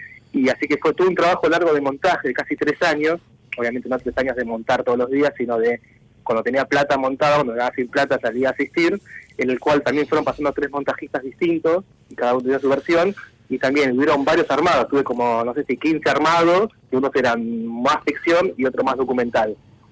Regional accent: Buenos Aires, Argentina; quería hablar sobre nuestra identidad como argentinos y como porteños

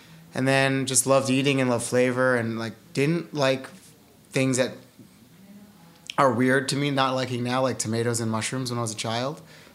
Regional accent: South Salem, New York, United States; I grew up in Westchester.

